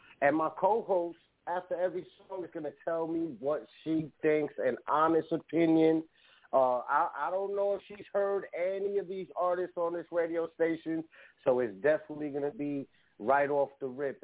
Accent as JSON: {"language": "English", "town": "Bronx", "region": "New York", "country": "United States", "said": "You already know I'm from the Bronx."}